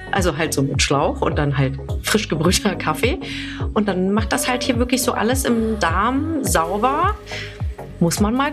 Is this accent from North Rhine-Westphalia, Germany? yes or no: yes; Cologne, North Rhine-Westphalia, Germany; als Kölnerin, also als rheinische Frohnatur plus noch mit meinem iranischen Background